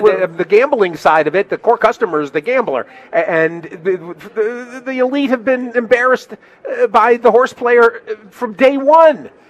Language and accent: English; Connecticut, United States; I mean, I grew up in Connecticut, fairly rural Connecticut.